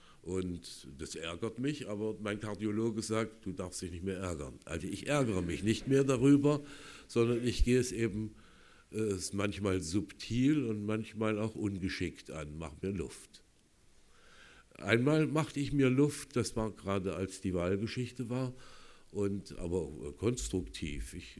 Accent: Germany; Ich bin in der DDR aufgewachsen, fühle mich heute als Thüringer, fühle mich als Deutscher, ich fühle mich als Europäer, am liebsten fühle ich mich als Weltbürger.

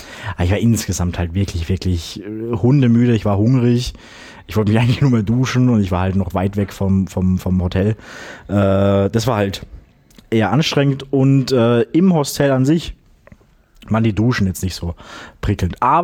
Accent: Graz, Styria, Austria; born or raised there

